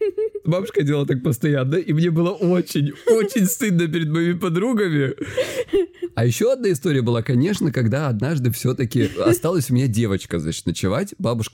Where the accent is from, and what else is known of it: Krasnodar Krai, Russia